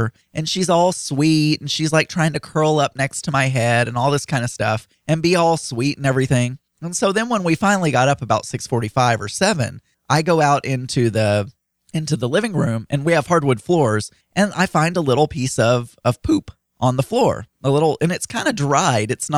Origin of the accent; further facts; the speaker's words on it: the South, United States; well, first of all, I'm from the South where you know, people let pigs sleep with them, for Pete's sake.